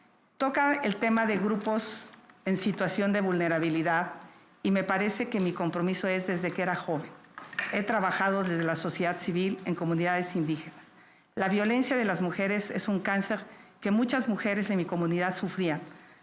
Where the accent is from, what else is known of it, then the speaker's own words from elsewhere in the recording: Tepatepec, Hidalgo, Mexico; Quisiera empezar diciendo que yo vengo de Tepatepec.